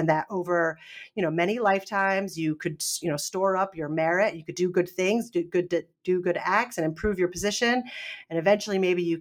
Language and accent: English; Northeast, United States; now in North Carolina, United States; And I did not grow up myself as Baptist. I grew up in the Northeast. And so there weren't as many Baptists. Now I'm in North Carolina, so there's a lot more Baptist communities.